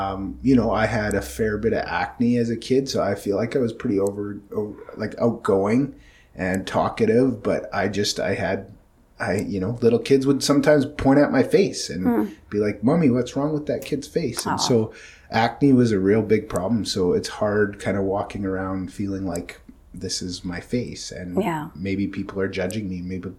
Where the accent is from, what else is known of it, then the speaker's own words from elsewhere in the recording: Glenrosa, British Columbia, Canada; I grew up in Glen Rosa. My parents moved up from the Lower Mainland when I was like one.